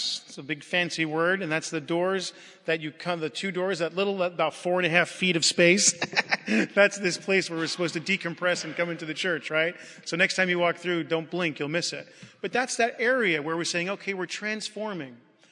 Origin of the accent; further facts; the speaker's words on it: United States; Now I'm an American. I love being an American. I love our country.